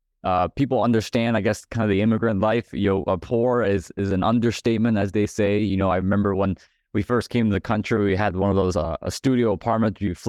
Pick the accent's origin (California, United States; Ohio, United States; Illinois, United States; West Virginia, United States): Illinois, United States; he's the chairman of the Association of Bankers in my home state here in Illinois.